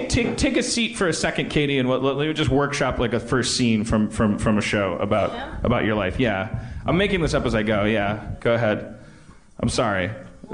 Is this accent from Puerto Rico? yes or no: yes; Puerto Rico; when I was growing up in Puerto Rico